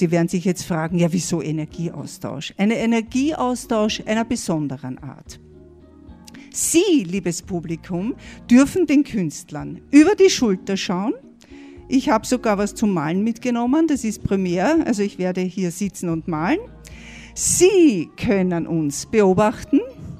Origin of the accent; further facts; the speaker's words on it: Vienna, Austria; Seit 2006 lebe ich hier und ja, mich hat es daher verschlagen, aber hätte man als Wienerin nie vorstellen können, dass ich da so glücklich sein kann.